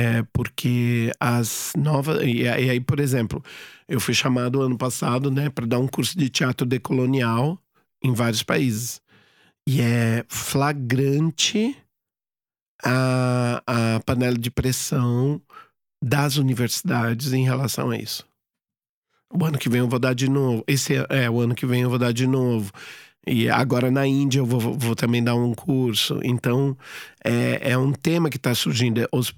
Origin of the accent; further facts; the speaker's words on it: Brazil; Não só por mim, né, como brasileiro colonizado, mas por eles também.